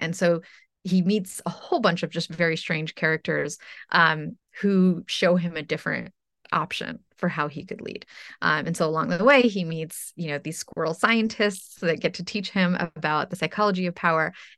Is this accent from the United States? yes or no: no; Ukraine; moved away; I'm from Ukraine originally.